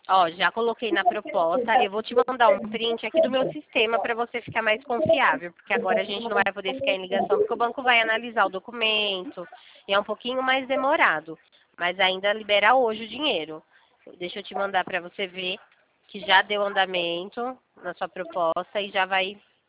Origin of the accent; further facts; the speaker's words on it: Araras, São Paulo, Brazil; Eu trabalho aqui em São Paulo, na central de consignado, mas eu sou de Araras, a meu DDD é de Araras